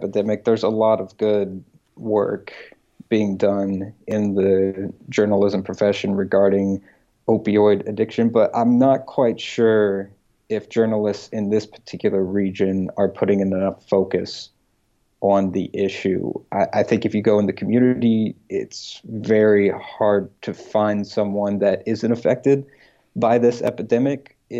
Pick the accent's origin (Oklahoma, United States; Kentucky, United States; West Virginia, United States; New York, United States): West Virginia, United States; Winfield; I grew up in West Virginia, about 30 minutes outside of the capital city of Charleston, in a place called Winfield, Putnam County.